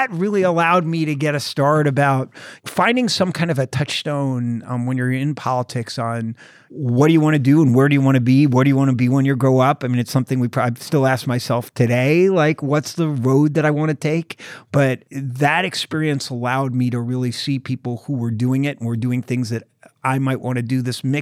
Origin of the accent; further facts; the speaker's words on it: New York, United States; I grew up in Rockland County, New York, about 45 miles north of New York City.